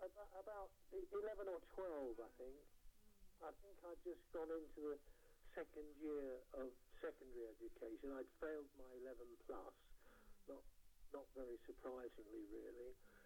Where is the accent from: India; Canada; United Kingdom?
United Kingdom; London; born there; And I was born in London.